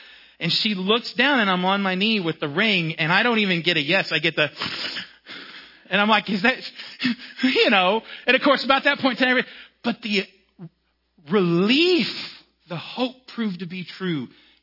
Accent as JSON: {"language": "English", "town": "Corpus Christi", "region": "Texas", "country": "United States", "tie": "born or raised there", "said": "And I'm not a beach guy because I grew up in Corpus Christi and all."}